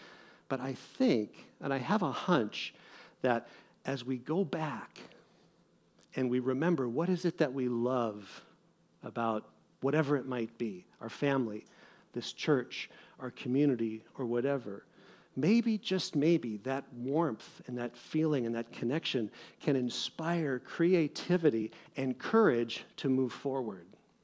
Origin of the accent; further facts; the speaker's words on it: Wisconsin, United States; born there; I was born in Wisconsin. Greendale's a suburb of Milwaukee